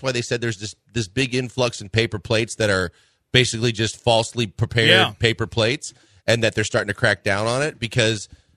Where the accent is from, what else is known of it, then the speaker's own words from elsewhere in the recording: Milwaukee, Wisconsin, United States; and obviously growing up in the Midwest in Milwaukee, softball was like a major deal.